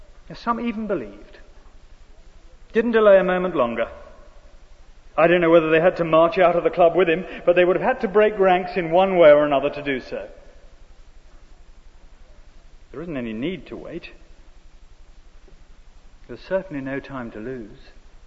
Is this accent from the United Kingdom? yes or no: yes; United Kingdom; Well, we're British, we might do it rather more politely